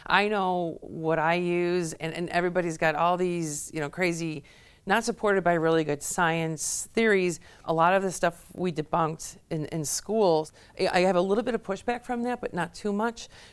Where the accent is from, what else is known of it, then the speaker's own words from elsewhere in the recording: Chicago, Illinois, United States; also born or lived in New York; now in Worcester, United States; I also lived in two major cities. I'm from Chicago. I lived in New York, and now I come here to Worcester.